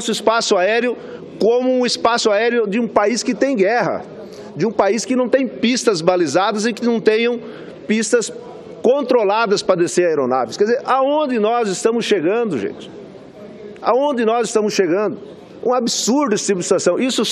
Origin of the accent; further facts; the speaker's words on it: Brazil; como nós brasileiros, nós trabalhadores, nós empresários, nós agricultores